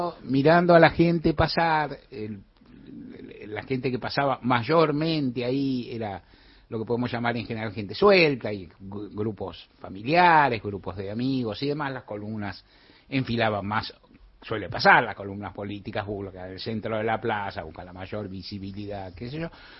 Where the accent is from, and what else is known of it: Argentina